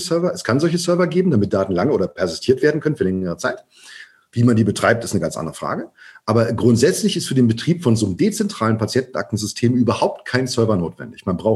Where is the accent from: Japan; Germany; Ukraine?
Germany; Ich bin jetzt in der BRD geboren und groß geworden.